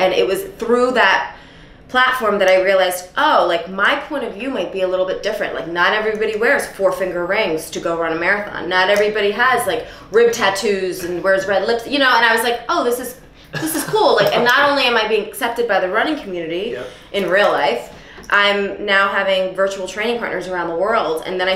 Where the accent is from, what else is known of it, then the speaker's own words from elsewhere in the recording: Pennsylvania, United States; moved away as an adult; now in New York, United States; I was born in Philadelphia and raised outside of Philadelphia.